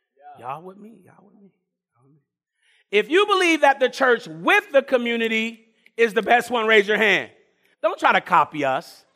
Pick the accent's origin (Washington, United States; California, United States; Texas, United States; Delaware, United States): California, United States; Los Angeles; I grew up in Los Angeles, California.